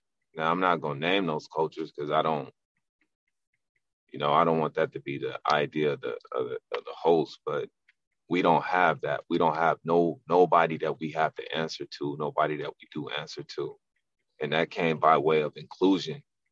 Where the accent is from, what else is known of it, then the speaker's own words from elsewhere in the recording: Compton, California, United States; also born or lived in Lynwood / Watts; I grew up in Compton. I grew up in Linwood, grew up in Watts. And I grew up, you know, I was born in early 70s.